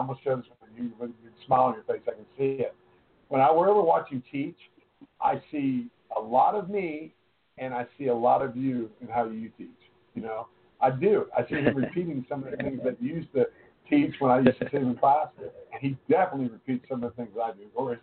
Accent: Hawaii, United States; Yeah, well, you know, we're Hawaiian.

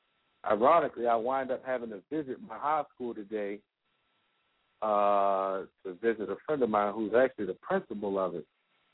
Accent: Baltimore, Maryland, United States; I'm from Baltimore, so this is like prison industrial complex central down here.

